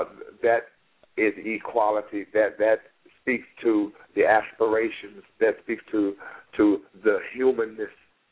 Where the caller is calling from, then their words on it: St. Louis, Missouri, United States; I'm calling from St. Louis, Missouri.